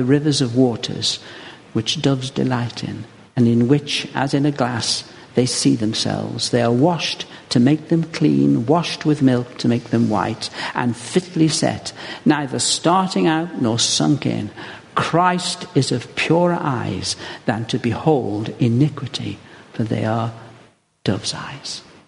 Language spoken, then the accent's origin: English; Stone, West Midlands, United Kingdom; born there; I was born in Stone, Staffordshire.